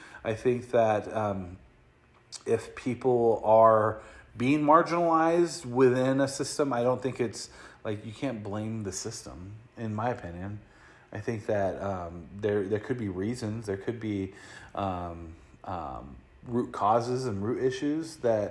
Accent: Long Beach, California, United States; I grew up in Long Beach, where I was one out of, I think it was 8 or 9 white people in the whole school.

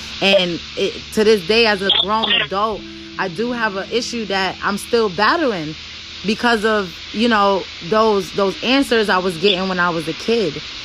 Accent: Brooklyn, New York, United States; because I was born and raised in Brooklyn, Brownsville, you know, one of the baddest neighborhoods in Brooklyn. So I was raised differently.

